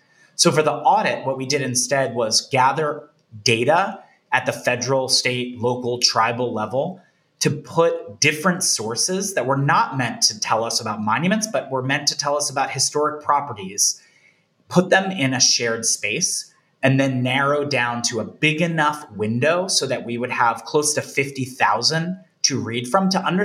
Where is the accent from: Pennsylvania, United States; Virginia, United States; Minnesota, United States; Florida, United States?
Pennsylvania, United States; Philadelphia; Well, you have to. It's part of being a Philadelphian.